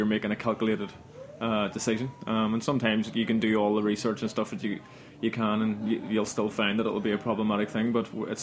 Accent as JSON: {"language": "English", "town": "Belfast", "region": "Northern Ireland", "country": "United Kingdom", "lives_now": "London, United Kingdom", "said": "Like, when I came over from Belfast in London, I would have heard of all these, like, famous bartenders"}